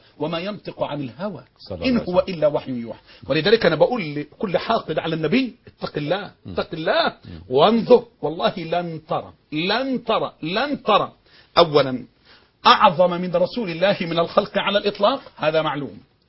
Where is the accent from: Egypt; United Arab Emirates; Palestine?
Egypt; إما بسلطان زي البطلية عندنا في مصر